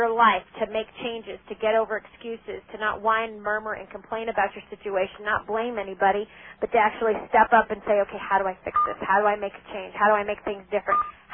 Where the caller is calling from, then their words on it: Santa Barbara, California, United States; I'm calling you from Santa Barbara, California. It's a beautiful sunny day here in Santa Barbara, gorgeous ocean.